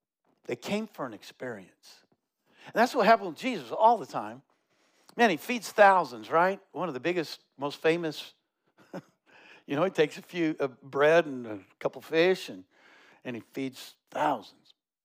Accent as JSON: {"language": "English", "town": "Castle Rock", "region": "Colorado", "country": "United States", "tie": "born or raised there", "said": "I grew up in Castle Rock, Colorado, and my older sisters and I, you know, it was before all this stuff"}